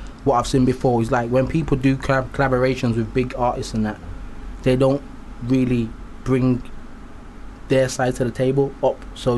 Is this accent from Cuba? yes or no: no; Wolverhampton, West Midlands, United Kingdom; Obviously, I'm from Wolverhampton, born and bred Wolves, but obviously, I love my Welsh gang too.